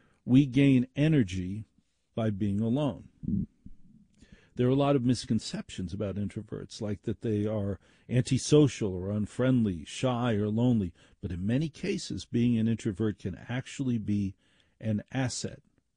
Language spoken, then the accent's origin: English; Maplewood, New Jersey, United States; I grew up in Maplewood, New Jersey.